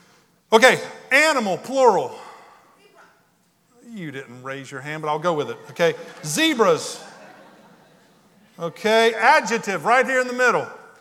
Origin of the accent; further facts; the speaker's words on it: South Carolina, United States; I grew up in South Carolina